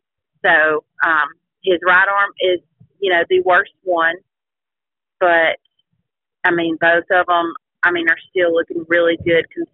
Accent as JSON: {"language": "English", "town": "Childersburg", "region": "Alabama", "country": "United States", "tie": "born or raised there", "said": "We're originally from Childersburg, but I think he's been in Cordova since about 2016, 2017, somewhere in there."}